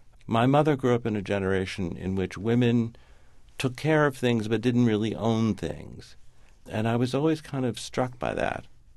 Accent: the South, United States; I grew up in the South in the country, and one thing you learned was any eccentricities that happened in your own town were kind of okay.

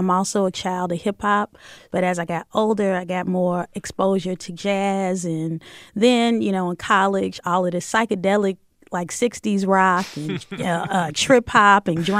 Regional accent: Virginia, United States; Well, I'm originally from Virginia and from a small town, mm-hmm. and there wasn't an urban radio station.

